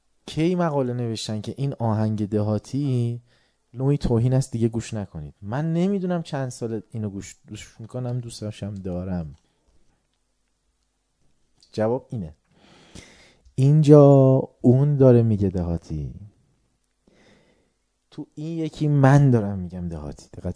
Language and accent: Persian; Tehran, Tehran Province, Iran; ما میدونم ما هم تهرانیم، این که میرین دهاتتون اصلا بهشون برمو چه اشکال داره؟